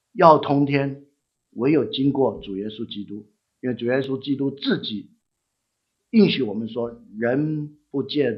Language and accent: Chinese; United States; 我们美国人骂人有时候说